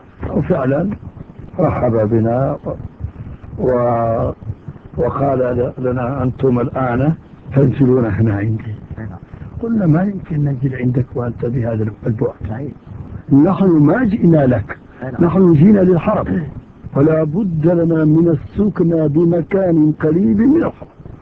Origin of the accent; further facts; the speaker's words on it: Morocco; نحن تعبنا شوية في داخل المدينة لأن نحن من المغرب